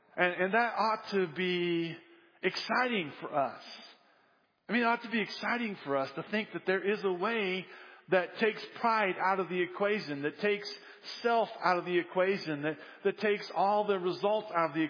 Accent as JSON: {"language": "English", "region": "Illinois", "country": "United States", "moved": "yes", "said": "And I'm not from Chicago. But here's this guy, right, that pretty much hates all things Illinois, which is good since I left Illinois."}